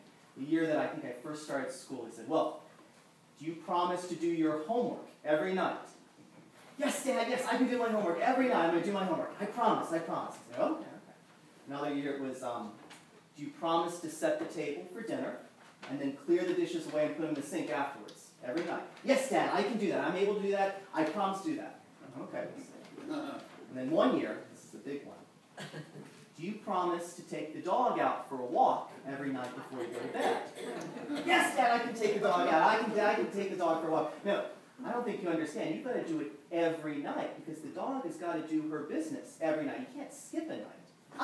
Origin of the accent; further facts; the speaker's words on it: Virginia, United States; When I was young, growing up in Virginia, my parents would take the family every autumn, around this time, on a camping trip to the Shenandoah National Park.